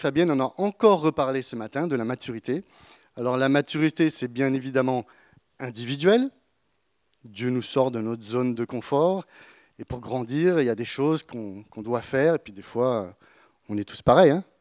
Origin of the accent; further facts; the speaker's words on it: France; Je ne sais pas en tant que Français, mais j'aime pas dire ça, mais bon.